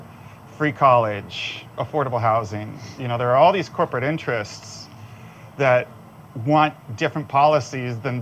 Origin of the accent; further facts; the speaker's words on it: Illinois, United States; moved away as an adult; now in Santa Cruz, United States; So I'm from the Midwest, born and raised in Illinois, moved around the country once I got out of the house for jobs primarily.